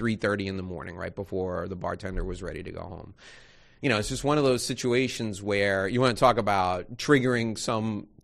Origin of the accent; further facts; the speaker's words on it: New York, United States; I grew up in New York my whole life. I had never been exposed to guns.